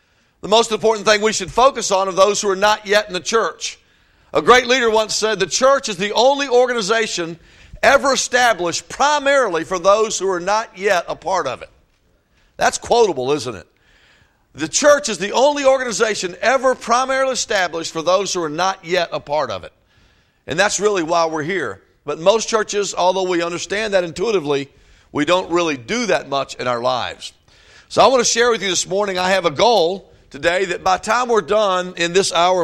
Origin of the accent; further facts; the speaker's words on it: Virginia, United States; I grew up in Virginia, right next to Williamsburg, Virginia, if you've ever been to Williamsburg.